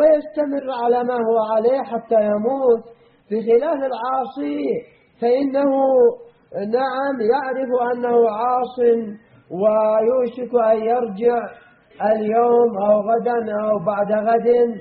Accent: Yemen; أضرب شاهد لهذا أن الشيعة والصوفية عندنا باليمن

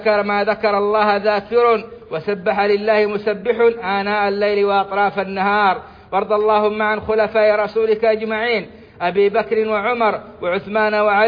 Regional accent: Saudi Arabia; اللهم أدم على بلادنا السعودية أمنها وإيمانها

